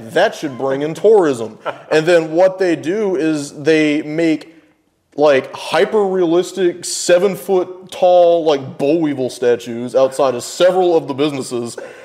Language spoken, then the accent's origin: English; Alabama, United States; also born or lived in South Carolina; South Carolina was only like the first 6 years of my life, so okay. I tell people I'm from Alabama, okay. So roll tide.